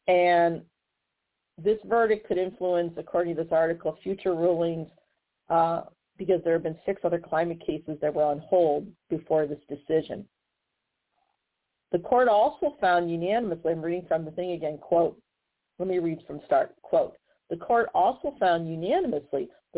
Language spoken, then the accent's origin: English; St. Louis, Missouri, United States; here in my hometown of St. Louis, you know, here in the United States